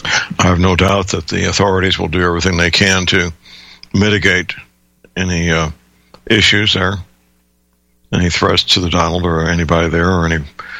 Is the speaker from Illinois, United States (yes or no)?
no; St. Louis, Missouri, United States; That's pretty well documented, even in my hometown, St. Louis.